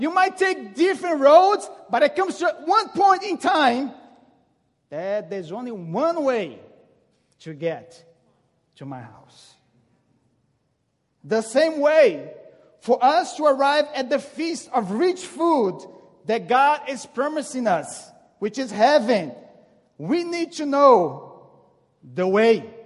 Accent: Brazil; I'm originally from Brazil, and I've been living here for several years.

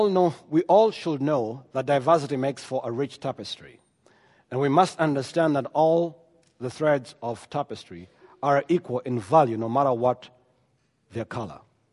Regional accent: Georgia, United States; Where are you from? I say, well, I'm from Georgia.

